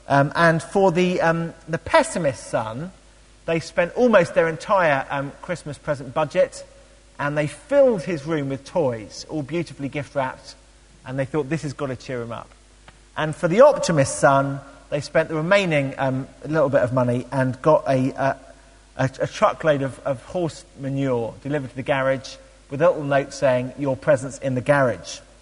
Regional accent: England, United Kingdom; I don't know why I think this, maybe it's about being English, most of us, I think, are theological pessimists.

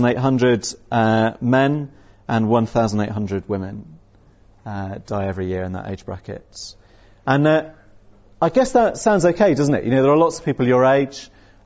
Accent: South West England, United Kingdom; accent: Somerset; It's a harvest term, which means I get to go back to my childhood and drag out my Somerset accent. Okay, so here we are, we're in Somerset.

